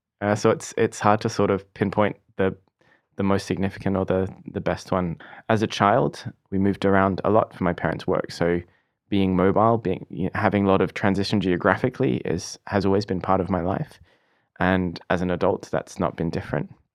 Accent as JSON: {"language": "English", "town": "Perth", "region": "Western Australia", "country": "Australia", "tie": "born or raised there", "moved": "as an adult", "lives_now": "Berlin, Germany", "said": "Well, originally I'm from Australia. I grew up in, all around Australia, but mostly in Perth, which if you look at a picture of Australia is the bottom left."}